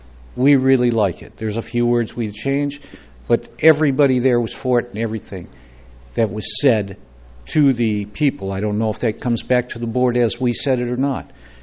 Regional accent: Templeton, California, United States; I'm from Templeton.

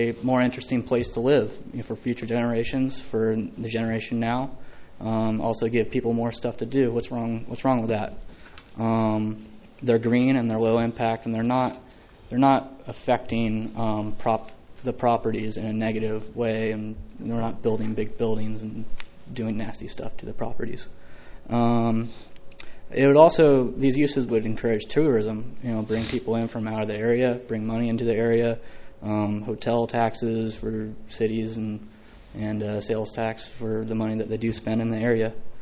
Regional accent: Templeton, California, United States; now in San Luis Obispo, United States; I live in San Luis Obispo. I was born and raised in Templeton, California.

